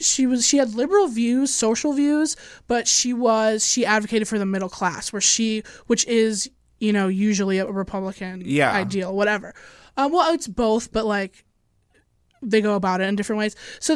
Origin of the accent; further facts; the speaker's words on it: Illinois, United States; I'm from Illinois. It was set in Illinois.